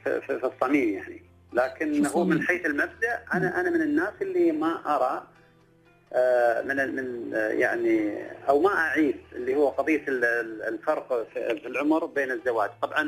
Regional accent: United Arab Emirates; طبعا احنا بحسب الأعراف اللي موجودة عندنا في الإمارات أو في الخليج اللي هي مسألة أن الولد أكبر من البنت

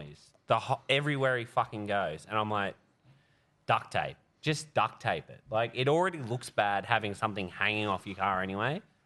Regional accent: Tanilba Bay, New South Wales, Australia; So I went hard on people from my hometown this week.

